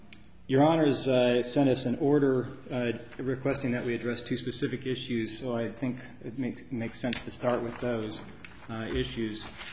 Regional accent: Illinois, United States; I'd like to extend a special welcome to Judge Mills from my home state of Illinois.

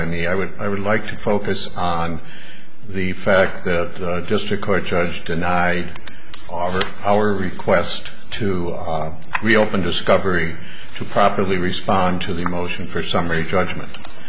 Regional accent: Minnesota, United States; Before I begin, I'd just like to say to the judge from Iowa that I'm from Minnesota.

